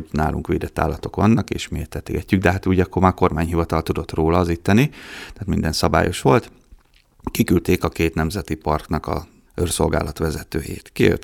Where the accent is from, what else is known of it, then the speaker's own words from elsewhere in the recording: Miskolc, Borsod-Abaúj-Zemplén, Hungary; Én az Avason nőttem fel, és hát utána ugye az ember érzékenyebb lesz ilyenekre.